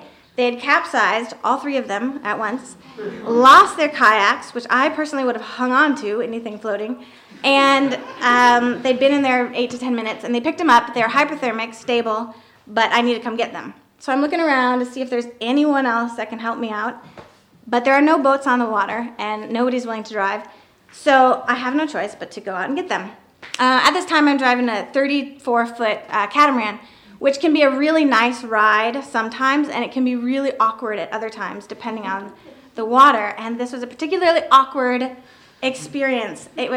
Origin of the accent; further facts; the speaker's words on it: Homer, Alaska, United States; So the story takes place in Homer, Alaska, which is my hometown.